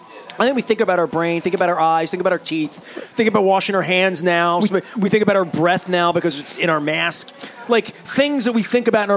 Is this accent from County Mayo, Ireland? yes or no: no; Dundalk, County Louth, Ireland; Because I remember growing up in Dundalk